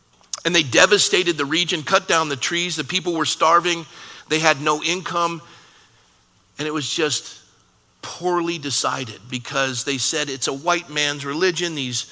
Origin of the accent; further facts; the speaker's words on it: United States; But I was raised in America before the corrosion. I was a young boy. My dad was stationed at the Navy Yard.